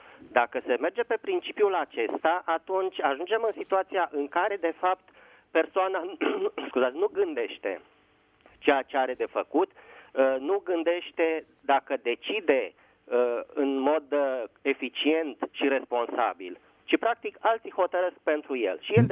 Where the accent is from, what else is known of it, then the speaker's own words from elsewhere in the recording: Bucharest, Romania; din București.